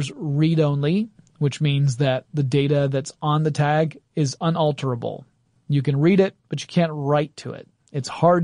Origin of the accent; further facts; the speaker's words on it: Gainesville, Georgia, United States; whenever I visit my hometown of Gainesville. It's poultry capital of the world